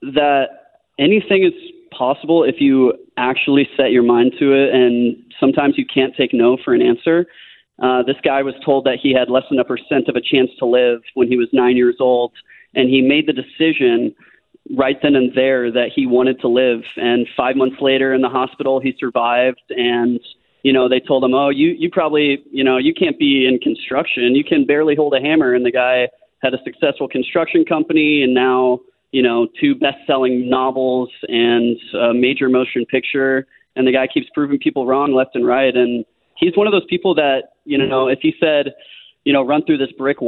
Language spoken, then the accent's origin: English; Webster Groves, Missouri, United States; Yeah, that's right. I grew up in Webster Groves, actually on Hollywood Place. Right behind Mary Queen of Peace.